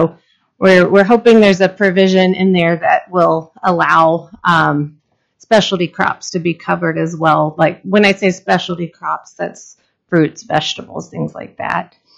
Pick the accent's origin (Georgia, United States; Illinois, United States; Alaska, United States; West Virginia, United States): Alaska, United States; Homer; I'm here from Homer, Alaska